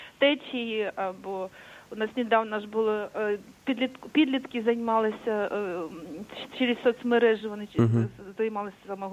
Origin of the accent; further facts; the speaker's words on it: Kyiv, Ukraine; я як мешканка, я киянка, я народилася в Києві, все життя живу в Києві, і все життя не уявляю без Києва, бо я киянка.